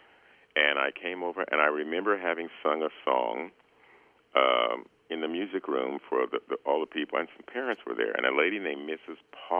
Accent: Iowa, United States; born there; my roots are in Iowa. I was born in Iowa, as you probably know.

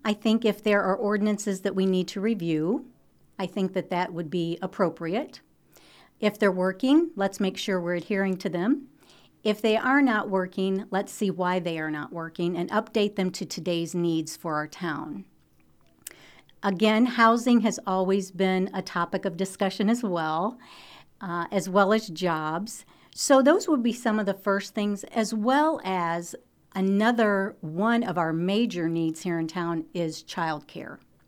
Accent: Detroit, Michigan, United States; now in Atlantic, United States; and I grew up in Detroit, and Bill grew up in Louisville, Kentucky.

